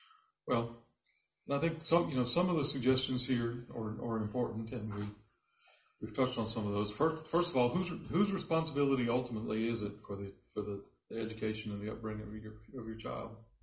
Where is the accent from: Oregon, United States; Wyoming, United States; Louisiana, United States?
Louisiana, United States; I grew up in South Louisiana. That's all there was.